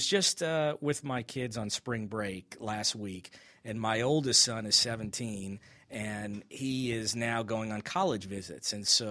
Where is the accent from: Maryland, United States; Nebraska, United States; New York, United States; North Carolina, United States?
New York, United States; Long Island; I grew up in New York, in Long Island, New York.